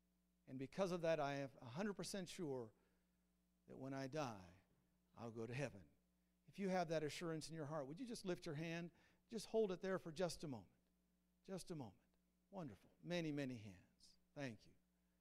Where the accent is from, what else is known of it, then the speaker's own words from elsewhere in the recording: Idaho, United States; I grew up out in Idaho.